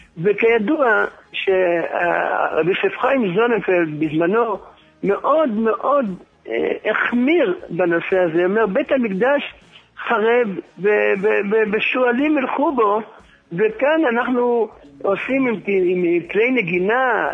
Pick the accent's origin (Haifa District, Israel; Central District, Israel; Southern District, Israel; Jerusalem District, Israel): Jerusalem District, Israel; Jerusalem; אני ירושלמי ותיק